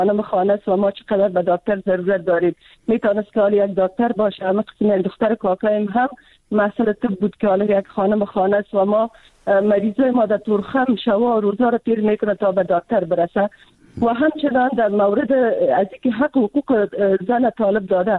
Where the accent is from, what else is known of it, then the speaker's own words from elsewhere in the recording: Afghanistan; من خودم از یک منطقه پشتونشین افغانستان هستم